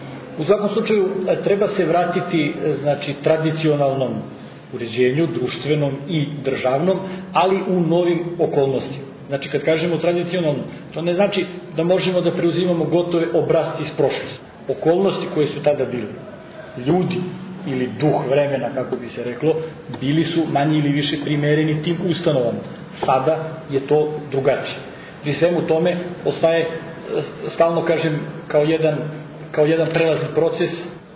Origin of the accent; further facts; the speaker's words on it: Serbia; Mi smo kao Srbi